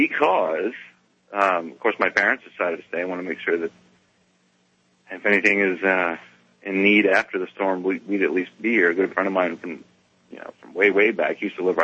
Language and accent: English; New Orleans, Louisiana, United States; I'm from New Orleans.